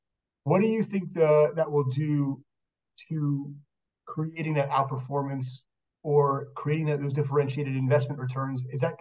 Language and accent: English; Israel; And also you're launching a operation in my hometown in Israel, as we speak